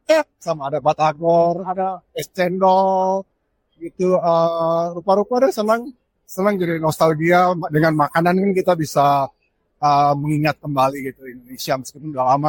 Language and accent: Indonesian; Bendigo, Victoria, Australia; Saya dari Bendigo, saya datang dengan istri.